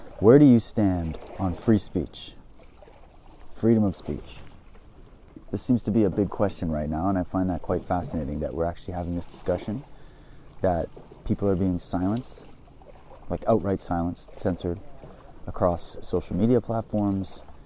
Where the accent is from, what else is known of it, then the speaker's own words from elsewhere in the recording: Canada; I was born and raised in Canada. I have European descent through and through. That's who I am. I'm a straight white male.